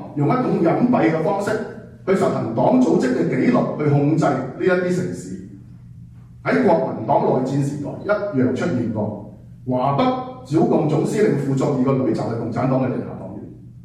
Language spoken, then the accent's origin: Cantonese; Hong Kong; 我們香港人